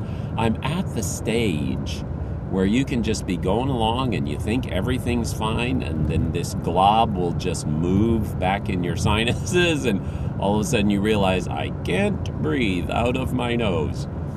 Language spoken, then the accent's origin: English; United States; I said, well, I'm not Japanese. I'm an American.